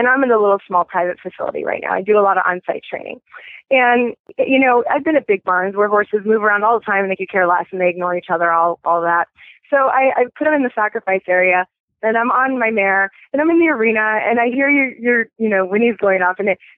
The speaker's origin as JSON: {"language": "English", "region": "West Coast", "country": "United States", "said": "But I'm from the West Coast, so that's where I'm more comfortable. But I'm kind of a little displaced right now"}